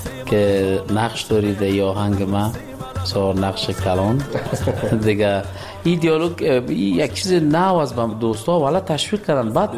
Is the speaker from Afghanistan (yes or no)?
yes; Kabul, Afghanistan; born there; من زاده کابل هستم، متولد کابل، کابل جان.